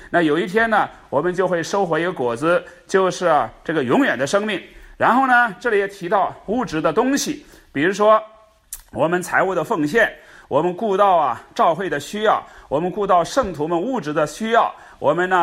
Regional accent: China; 我们中国人有一个说法叫做种瓜得瓜，种豆得豆

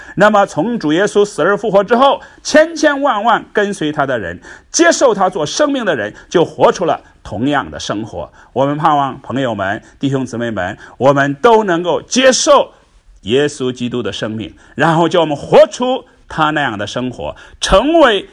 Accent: China; 我们中国人都很推崇孔夫子，孔夫子能说什么呢？

